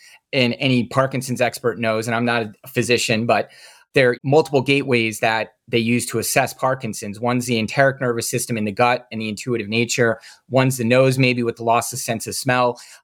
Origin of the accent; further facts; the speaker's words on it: Midwest, United States; But growing up in the Midwest, my first fitness certification was in high school for the YMCA in Battle Creek, Michigan.